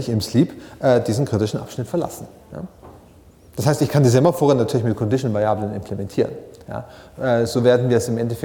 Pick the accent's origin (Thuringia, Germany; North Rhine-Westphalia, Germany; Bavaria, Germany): Bavaria, Germany; also gerade als Franke, ne?